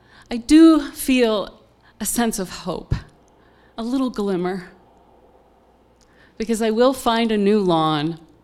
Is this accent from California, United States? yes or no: yes; California, United States; those wildfires that are raging across my home state of California.